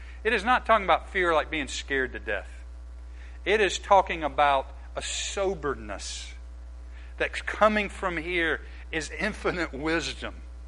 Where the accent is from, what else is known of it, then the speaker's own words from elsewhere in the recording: the South, United States; I grew up in the South. I was a man in the South. A white man in the South.